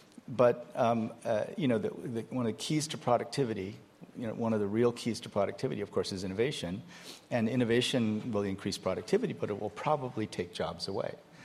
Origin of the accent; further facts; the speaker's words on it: Iowa, United States; I grew up in Iowa. And in Iowa, only 10% of us went to college.